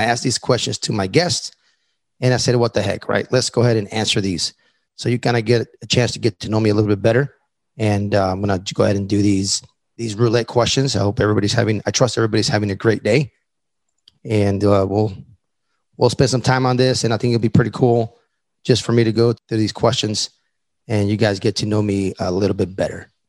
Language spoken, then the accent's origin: English; Texas, United States; I'm from Texas, the stuff that I know, like just the Texas history